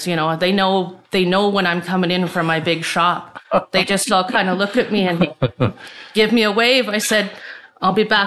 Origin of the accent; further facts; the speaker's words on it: Salmon Arm, British Columbia, Canada; suburban Indian because I didn't grow up on the reserve, but and I grew up in Salmon Arm my whole life.